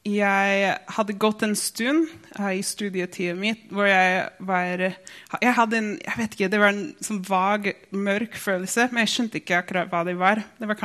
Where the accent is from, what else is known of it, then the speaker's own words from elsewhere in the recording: Minnesota, United States; Jeg kommer fra USA, fra Minnesota.